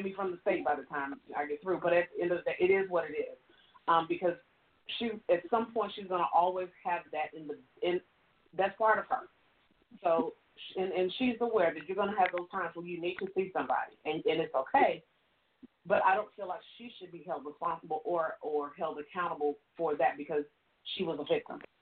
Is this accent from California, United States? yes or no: no; Michigan, United States; and I'm from an area where I'm from Michigan, which is, you know, the area I'm from is not far from Chicago.